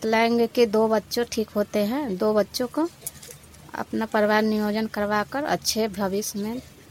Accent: Bajitpur Majhauli, Bihar, India; Bajitpur Majhauli.

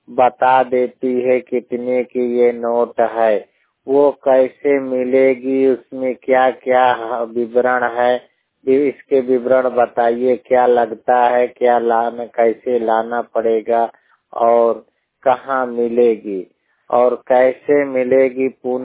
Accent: Kaushambi, Uttar Pradesh, India; 100% blind जिला कौशाम्बी उत्तर प्रदेश की मूल निवासी हूँ।

